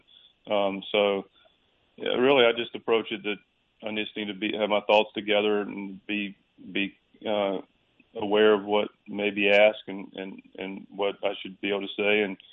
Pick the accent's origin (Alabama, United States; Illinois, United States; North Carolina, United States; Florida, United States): North Carolina, United States; Charlotte; my mom's 84 now and still in the same house that I grew up in Charlotte, North Carolina.